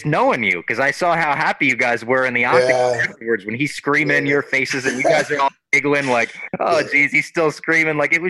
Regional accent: Little Ferry, New Jersey, United States; Little Ferry, New Jersey, up in Bergen County. It's right near Hackensack. You are a Jersey guy. Oh, yeah, big time.

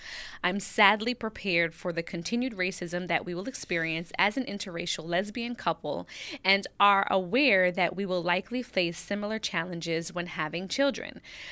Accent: Jamaica; I'm Jamaican. Yadi. Link up. I am Jamaican and my wife is white Caucasian.

